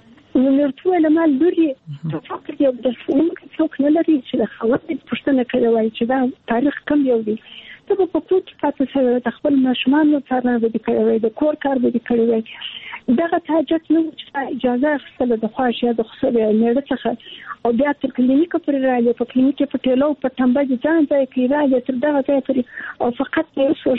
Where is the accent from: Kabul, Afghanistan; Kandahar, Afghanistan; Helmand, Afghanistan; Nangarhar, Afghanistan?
Kandahar, Afghanistan; زه د کندهار یم، د کندهار د دنیا لالیسې کې مې زده کړې وکړې، او کابل پوهنتون ته ولاړم